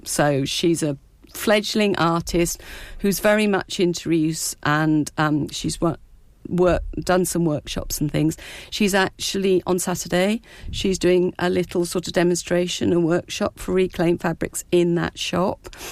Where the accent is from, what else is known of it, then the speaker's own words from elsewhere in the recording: South West England, United Kingdom; I grew up in Dorset.